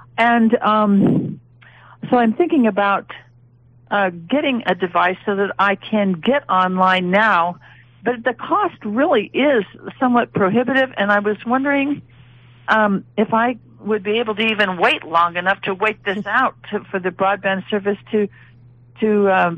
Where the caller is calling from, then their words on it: Sierra County, California, United States; I'm calling from Sierra County